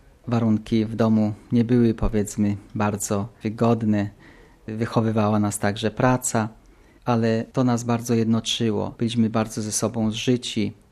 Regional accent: Subcarpathian Voivodeship, Poland; Archidiecezja lwowska jest moją archidiecezją, w której właśnie się urodziłem, wychowałem, w której dojrzewało moje życie chrześcijańskie. W Pukawcu, czyli w mojej rodzinnej parafii, przyjąłem chrzest, bierzmowanie, pierwszą komunię świętą.

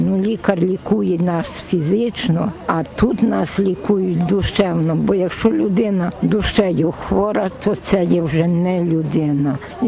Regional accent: Tlumach, Ivano-Frankivsk Oblast, Ukraine; із Тлумача, колишня вчителька історії. Ми із Івано-Франківської області, з міста такого старовинного Тлумача.

